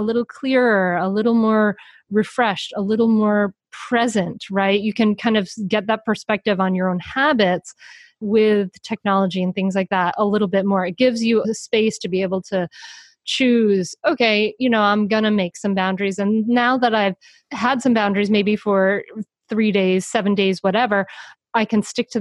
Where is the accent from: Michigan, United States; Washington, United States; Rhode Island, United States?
Rhode Island, United States; especially the ocean is so soothing and healing for me because I grew up in Rhode Island near the ocean.